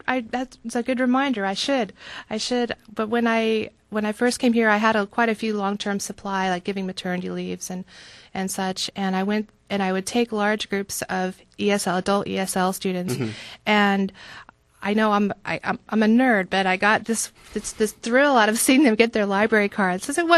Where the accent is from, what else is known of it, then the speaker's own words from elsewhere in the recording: Midwest, United States; I'm from the Midwest in the States.